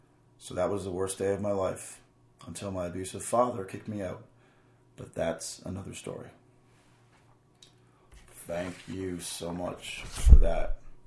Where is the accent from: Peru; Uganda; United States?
Peru; So I spent my early childhood growing up in Peru with my grandma.